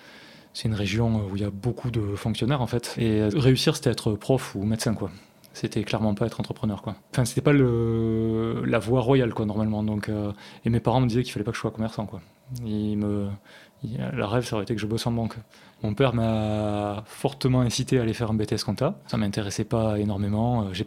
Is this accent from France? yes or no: yes; Auch, Occitanie, France; Moi, j'ai grandi dans le Gers. Je suis né à Auch et j'y suis resté jusqu'au lycée où je suis parti à Toulouse.